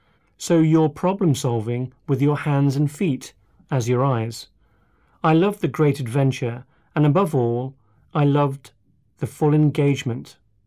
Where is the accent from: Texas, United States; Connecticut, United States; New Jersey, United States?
Connecticut, United States; Growing up in Connecticut, my dad would drive me 3 hours to Massachusetts once a month to this adventure program for the blind.